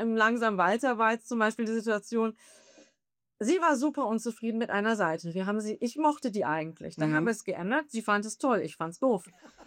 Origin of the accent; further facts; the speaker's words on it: North Rhine-Westphalia, Germany; Ich bin bei Aachen aufgewachsen.